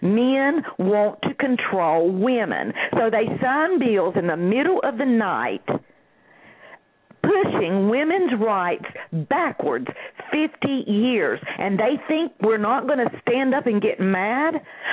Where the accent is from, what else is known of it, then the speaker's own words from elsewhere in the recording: North Carolina, United States; Yes, I'm from North Carolina.